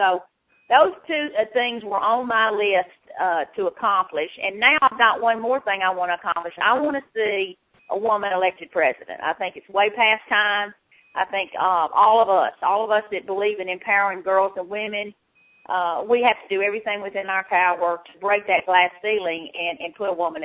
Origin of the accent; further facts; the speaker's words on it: the South, United States; So that's how I was brought up in the South